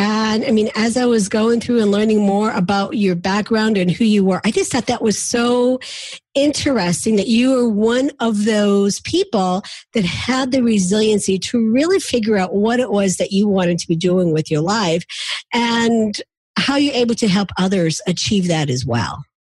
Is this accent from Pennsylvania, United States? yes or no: yes; Pennsylvania, United States; I'm from Pennsylvania too.